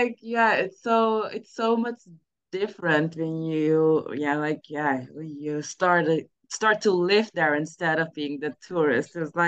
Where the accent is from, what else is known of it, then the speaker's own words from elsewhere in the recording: Netherlands; also born or lived in Suriname; now in Seville, Spain; I'm from the Netherlands. I have my roots in Suriname, but most of my life I've born, partly raised, and I've lived in the Netherlands for a long time. And now I'm in Spain, South Spain, in Seville, Andalusia